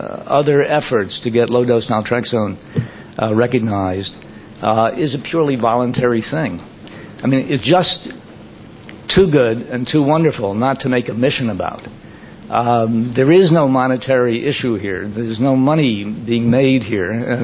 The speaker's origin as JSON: {"language": "English", "town": "Far Rockaway", "region": "New York", "country": "United States", "tie": "born or raised there", "said": "Bernie and I grew up in Far Rockaway, Queens. Queens is an outer borough of New York City, just a few miles from here."}